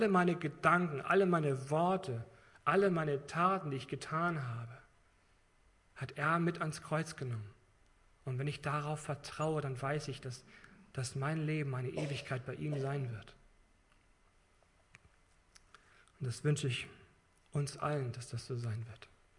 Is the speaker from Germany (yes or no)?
yes; Germany; ich sagte ihm, entschuldigen Sie, ich komme aus Deutschland, ich möchte Ihnen etwas zu lesen geben.